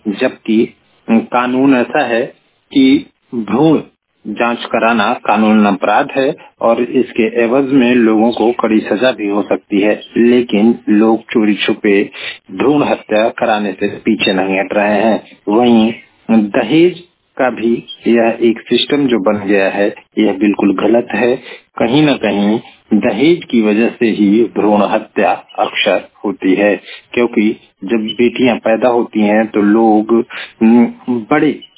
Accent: Pratapgarh, Uttar Pradesh, India; और मैं प्रतापगढ़ से हूं।

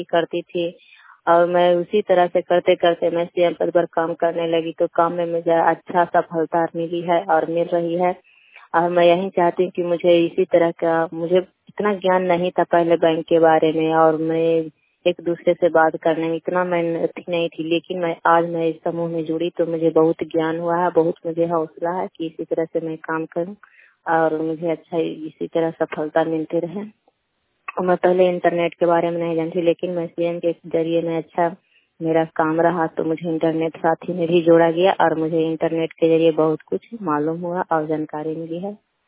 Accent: Nagarnausa, Bihar, India; Bogie की रहने वाली हूँ। नगर नौ सा ब्लॉक नालंदा की हूँ।

